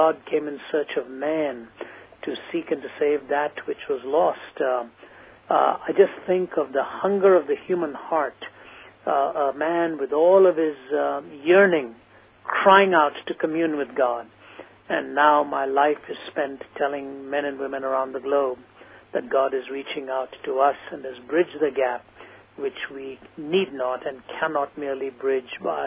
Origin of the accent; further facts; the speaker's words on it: Delhi, India; first language Hindi; can still understand Tamil, speak a smattering of it, but in terms of language, Hindi became the main language for me, since that was where I was raised in Delhi.